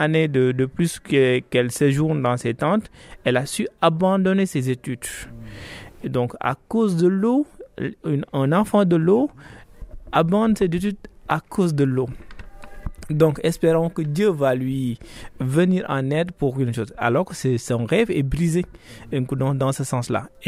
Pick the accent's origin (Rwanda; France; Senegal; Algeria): Senegal; Saint-Louis; Et chez nous, à Saint-Louis, on parle de cette génie.